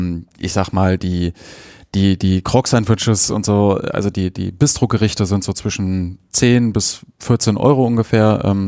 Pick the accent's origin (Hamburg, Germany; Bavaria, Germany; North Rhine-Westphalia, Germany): North Rhine-Westphalia, Germany; Düsseldorf; die man jetzt ja nicht unbedingt aussuchen würde als Düsseldorfer.